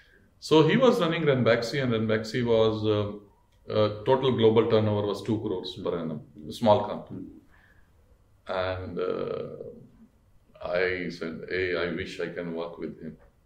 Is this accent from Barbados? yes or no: no; India; I was from India